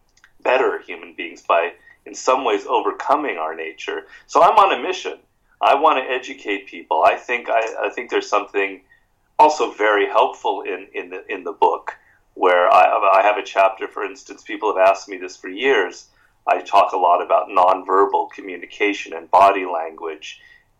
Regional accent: United States; You know, how growing up in the United States, as I have, I'm 57, so the 60s and the 70s were my formative years.

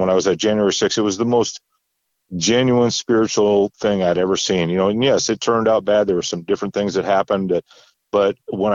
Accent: Minnesota, United States; also born or lived in Oakdale, California / Texas; I was born in Oakdale, California. Now, I only stayed there for 2 years with my family, but that's where I was born. Moved to Minnesota, and now I've, you know, moved to Texas 30 years ago.

